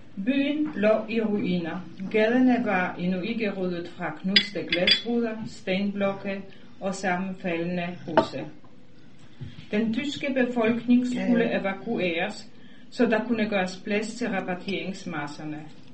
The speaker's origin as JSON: {"language": "Danish", "country": "Poland", "second_language": "Danish", "moved": "yes", "lives_now": "Denmark", "said": "Jeg kommer fra Polen. Jeg er kommet som flygtning i 1974 til Danmark."}